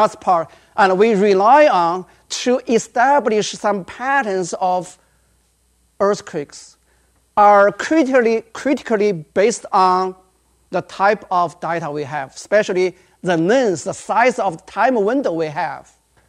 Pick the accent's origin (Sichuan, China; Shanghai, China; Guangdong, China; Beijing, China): Sichuan, China; this earthquake in 2008 that happened in Sichuan province, by the way, my hometown.